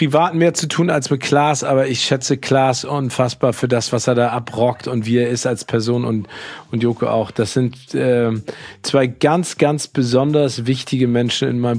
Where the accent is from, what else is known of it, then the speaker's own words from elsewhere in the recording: Northern Germany, Germany; Ich komme aus dem Norden, ne?